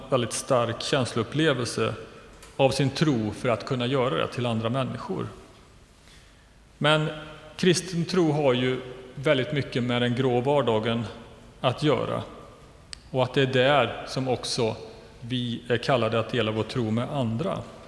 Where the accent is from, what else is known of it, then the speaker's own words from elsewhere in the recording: Västra Götaland County, Sweden; Jag är uppvuxen på landsbygden i Västergötland